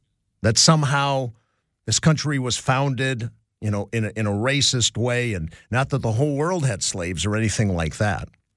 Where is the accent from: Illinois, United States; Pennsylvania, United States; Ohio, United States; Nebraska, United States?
Ohio, United States; Cleveland; I was born and raised in Cleveland.